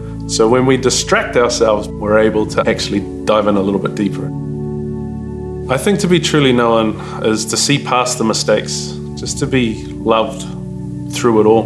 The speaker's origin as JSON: {"language": "English", "town": "Whakatane", "region": "Bay of Plenty", "country": "New Zealand", "said": "I'm from Whakatane."}